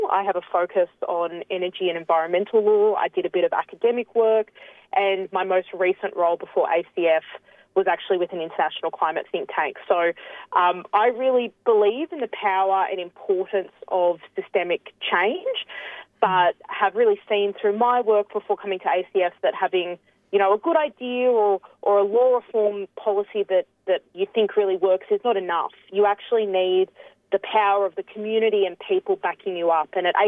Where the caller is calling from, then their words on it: Canberra, Australian Capital Territory, Australia; I'm calling in from Ngunnawal and Ngambri country, also known as Canberra